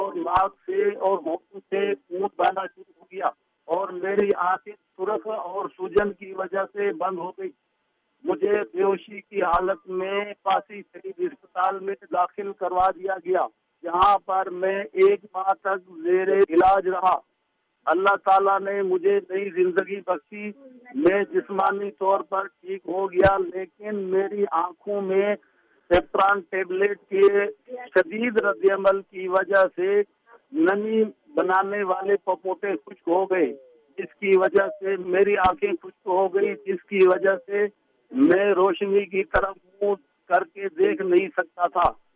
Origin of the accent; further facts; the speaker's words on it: Sindh, Pakistan; میں ضلع نواب شاہ کے چھوٹے سے گاؤں میں 1962 کو پیدا ہوا. مڈل کرنے کے بعد مجھے اپنے گاؤں سے 3 کلومیٹر دور دوسرے گاؤں میں میٹرک کرنے کے لیے آنا جانا پڑتا تھا.